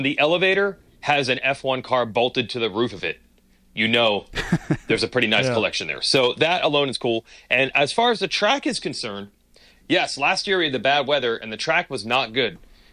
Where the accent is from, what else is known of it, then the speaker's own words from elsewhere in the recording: New Jersey, United States; me growing up in New Jersey and growing up walking around New York City at all hours of the night